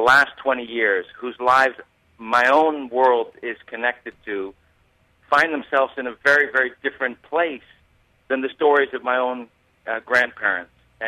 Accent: Boston, Massachusetts, United States; born there; I was born in Boston, and my family are mostly New Englanders, but I'm always wrestling with what it means to be a child of immigrants

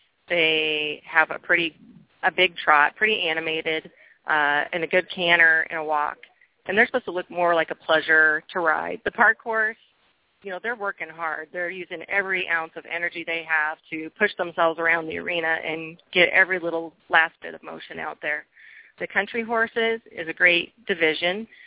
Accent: Nebraska, United States; I grew up showing in Nebraska, and it was a big deal back when I was a child.

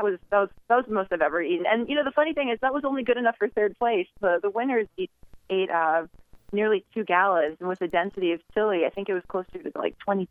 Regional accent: New York, United States; now in Las Vegas, United States; while I'm originally from New York

